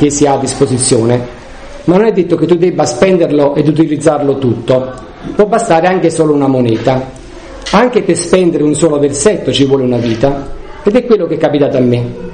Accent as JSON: {"language": "Italian", "town": "Salerno", "region": "Campania", "country": "Italy", "said": "sono campano, vengo da Salerno, sono sposato con due figli"}